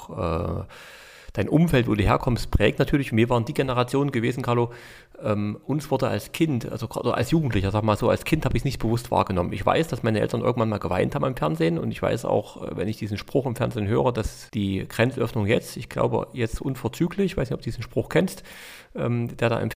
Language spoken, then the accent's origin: German; East Germany, Germany; bei mir ist die Heimat eben der Osten. Und ich finde das auch schön. Auch wir wurden oft ausgelacht wegen unserem tollen Dialekt.